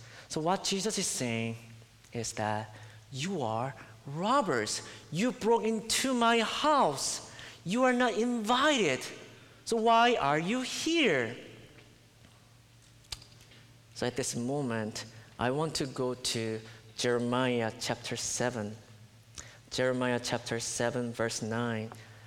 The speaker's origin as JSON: {"language": "English", "country": "South Korea", "said": "I'm from Korea. In Korea, you cannot carry or own a gun unless you are in the military or policeman. But here, it is possible."}